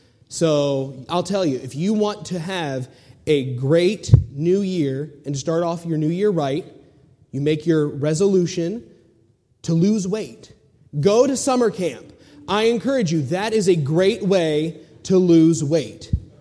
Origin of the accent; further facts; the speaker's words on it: West Virginia, United States; I am from Almost Heaven, West Virginia.